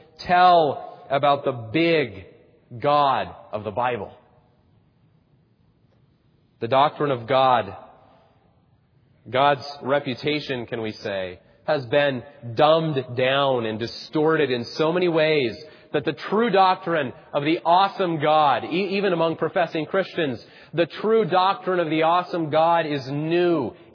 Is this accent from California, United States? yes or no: no; Salt Lake City, Utah, United States; growing up in Salt Lake City, I was the minority, the religious minority.